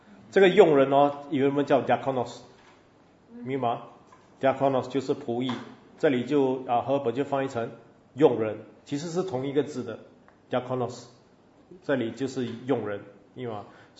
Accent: Singapore; 所以我们新加坡人就比较乖顺一点点

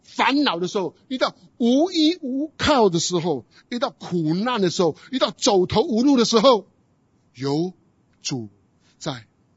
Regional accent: Guangdong, China; 我们广东人讲好硬颈啊，啊死硬派啊

